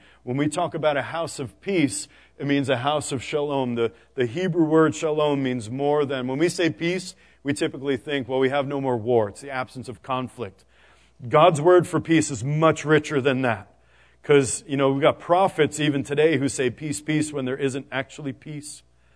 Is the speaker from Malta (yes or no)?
no; New York City, New York, United States; also born or lived in Boston; I'm from New York City. We just lived in Boston for 10 years, and we were in Steelton.